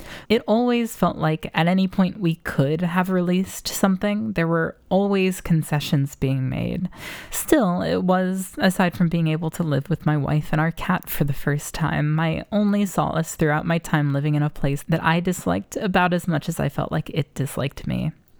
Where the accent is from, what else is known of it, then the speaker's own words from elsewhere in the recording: California, United States; accent: California; Listening back, it's hilarious just how obvious my California accent is when I sing.